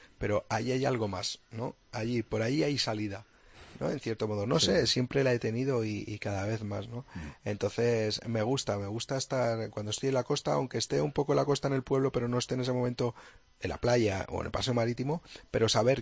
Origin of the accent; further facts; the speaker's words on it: Madrid, Community of Madrid, Spain; Yo vivo en ciudad, yo soy de Madrid, claro.